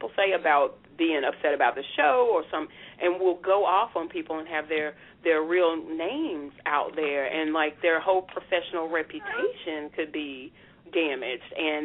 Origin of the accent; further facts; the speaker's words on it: the South, United States; I'm 45 and I've got, you know, small children, but and then I'm from the South.